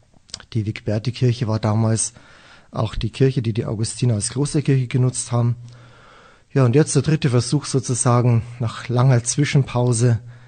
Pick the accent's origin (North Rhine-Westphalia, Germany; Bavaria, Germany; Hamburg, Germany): Bavaria, Germany; Weiden; man hört es vielleicht immer noch aus der Oberpfalz, Ostbayern, die Gegend von Weiden, der Oberpfalz, Weiden, bezeichne ich gerne als meine Heimatstadt. Dort habe ich lange Zeit im Internat gelebt. Aufgewachsen bin ich mit 4 Geschwistern.